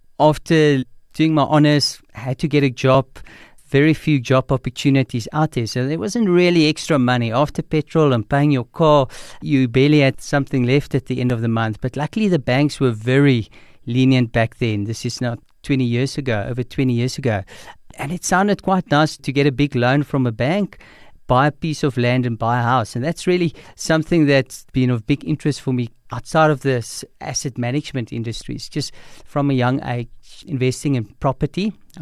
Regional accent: Pretoria, Gauteng, South Africa; also born or lived in Middelburg; I come from Pretoria, so grew up in Pretoria. Spent my high school years in a smaller town called Middelburg in Mpumalanga, and then came back to Pretoria to attend university at the University of Pretoria.

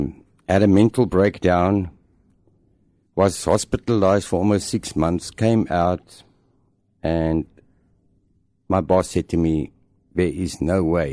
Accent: Springs, Gauteng, South Africa; I was born in 1968 in Springs. And growing up in South Africa, like it was, didn't gel with me.

